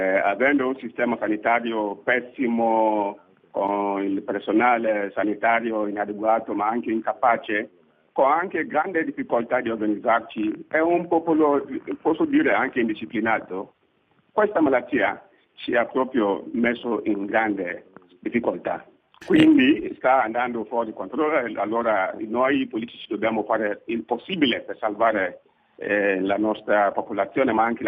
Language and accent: Italian; Northern Province, Sierra Leone; Italian is a second language; vengo nel nord della Sierra Leone, la parte del paese più arretrata e più povera.